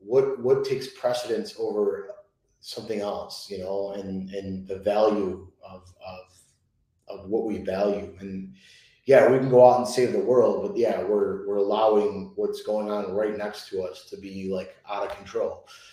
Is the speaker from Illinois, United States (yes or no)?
yes; Chicago, Illinois, United States; I'm Italian. I'm from Chicago.